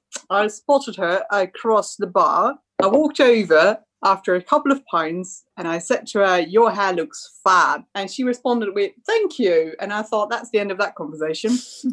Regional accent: Netherlands; English is a second language; I'm from Holland.

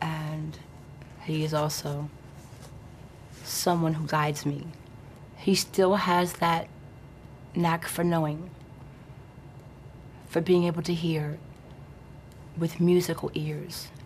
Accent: East Orange, New Jersey, United States; Eric Hudson, who did … he grew up in my hometown. I know his mother, I know his father for years. And I remember this kid as a baby in East Orange, New Jersey.

